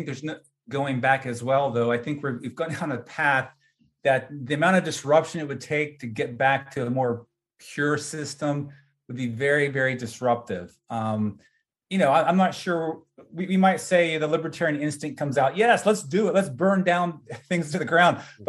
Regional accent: United States; But the flip side of that is the dollar is the dominant currency. As an American, I love that.

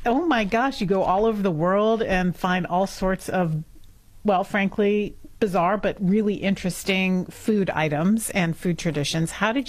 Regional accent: Los Angeles, California, United States; I grew up in Los Angeles and I haven't heard about it.

